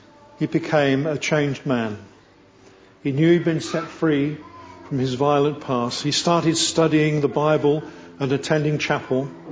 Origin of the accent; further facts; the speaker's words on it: England, United Kingdom; I'm English.